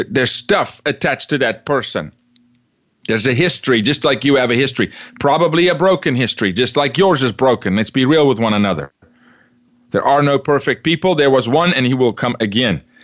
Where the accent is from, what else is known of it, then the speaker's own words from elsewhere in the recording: South Africa; I'm from South Africa, raised a little bit differently, raised in a place where there's consequence.